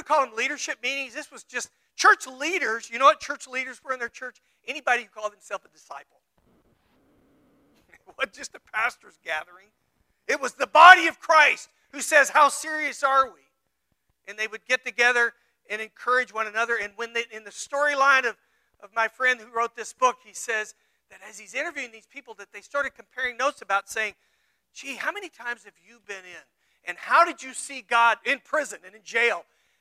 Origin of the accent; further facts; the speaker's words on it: the South, United States; I'm an American white dude. Grew up in the South. I grew up as a father who's a Baptist preacher.